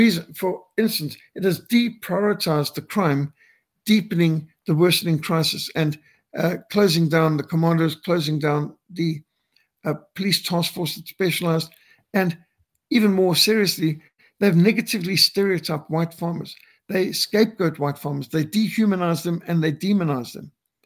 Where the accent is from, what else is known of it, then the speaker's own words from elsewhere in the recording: Cape Town, Western Cape, South Africa; born there; We are a minority in our own country. When I was born in 1960 in Cape Town, the whites were the majority in Cape Town, and we were one-third of the population of South Africa.